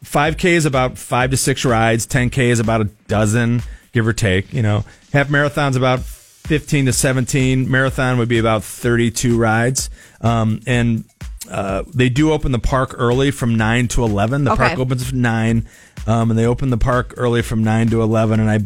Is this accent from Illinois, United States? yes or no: yes; Illinois, United States; So, and we're from Northern Lake County, so